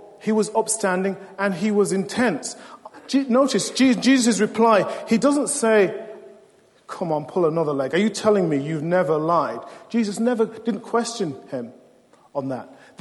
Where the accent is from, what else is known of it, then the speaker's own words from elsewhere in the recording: United Kingdom; None of us would sing. We're all British.